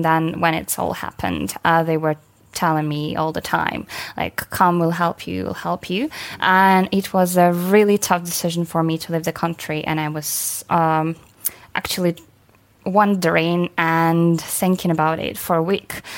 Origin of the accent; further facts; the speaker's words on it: Ukraine; English is a second language; I came from Ukraine.